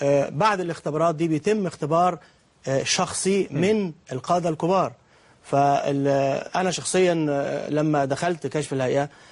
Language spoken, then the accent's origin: Arabic; Suez, Suez Governorate, Egypt; قلت له يا فندم انا من السويس والبحر ده عندنا بحر، فبالتالي البحريه بالنسبه لي هي امل